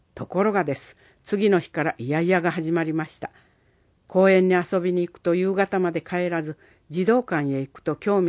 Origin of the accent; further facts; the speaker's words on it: Kumamoto, Japan; 私の実家は熊本市で、夫の実家は紀北町です。